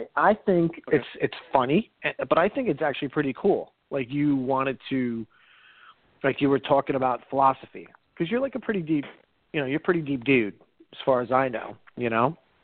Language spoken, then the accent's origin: English; Middletown, New Jersey, United States; Fifth grade, I moved from Jersey City to down the Jersey Shore to Middletown. And that's when I got into organized sports.